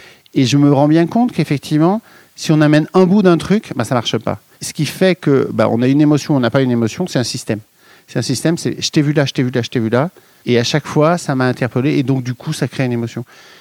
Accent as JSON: {"language": "French", "town": "Saint-Étienne", "region": "Auvergne-Rhône-Alpes", "country": "France", "said": "Oui, alors, moi, je suis originaire de Saint-Étienne."}